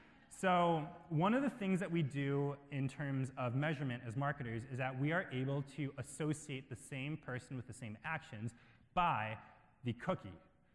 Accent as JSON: {"language": "English", "region": "Midwest", "country": "United States", "tie": "born or raised there", "said": "I grew up in the Midwest"}